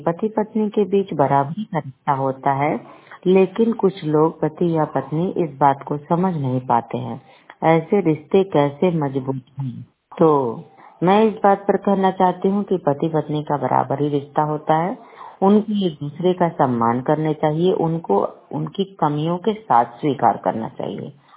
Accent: Basti, Uttar Pradesh, India; मेरी उम्र 45 साल है और मैं बस्ती की रहने वाली हूँ और यहाँ का पिन कोड नंबर है 272001।

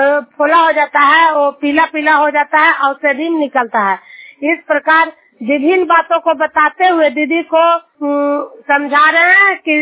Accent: Juniyar, Bihar, India; मैं नालंदा जिला हिरसा प्रखंड जुनियर गांव की निवासी हूँ

